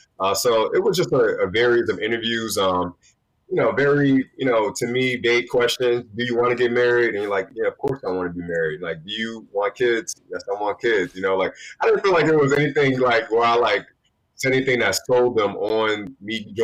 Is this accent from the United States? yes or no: yes; New Jersey, United States; Because remember, I was from Jersey.